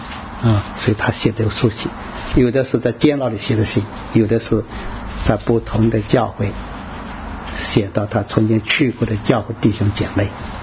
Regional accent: Hunan, China; moved away; 我那时候回到我1988年回到我家乡湖南去

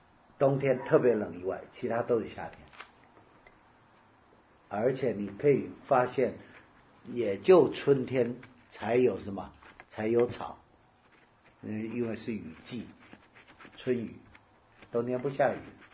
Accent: Taiwan; 我们台湾人说闰月

